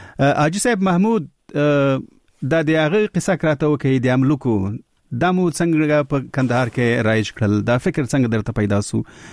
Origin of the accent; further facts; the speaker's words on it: Kabul, Afghanistan; زه اصل کې د کابل یم، په کابل کې د مڼو باغونه ډیر دي،